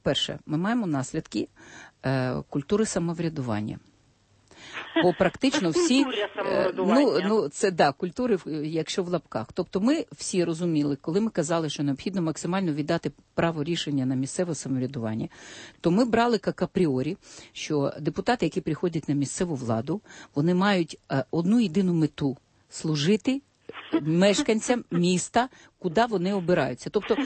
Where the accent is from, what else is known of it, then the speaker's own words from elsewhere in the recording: Zaporizhzhia, Zaporizhzhia Oblast, Ukraine; Там у нас Запоріжжя, я з Запоріжжя, там комунізм.